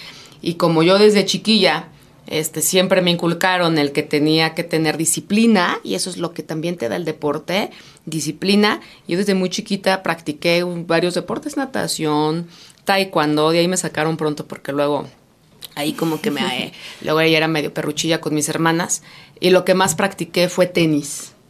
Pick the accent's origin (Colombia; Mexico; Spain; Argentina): Mexico; Guadalajara, Jalisco; Yo soy chiva de corazón, soy tapatía, orgullosísima jalisciense.